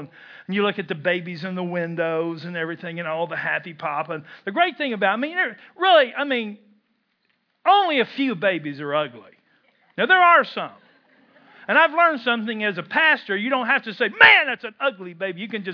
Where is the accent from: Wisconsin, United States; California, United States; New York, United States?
Wisconsin, United States; I'm from Barron County. How much pride can you have?